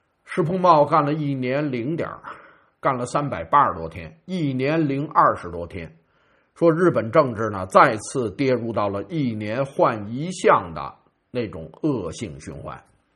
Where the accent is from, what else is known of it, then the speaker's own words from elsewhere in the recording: New Zealand; 我们新西兰人都没人敢发这类似的这种信件